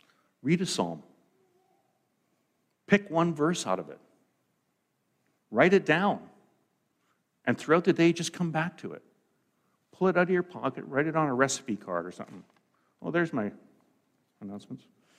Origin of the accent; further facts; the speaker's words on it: Lloydminster, Saskatchewan, Canada; When I grew up in Lloydminster on the Saskatchewan side of the border, and there was a place called Weaver Slough.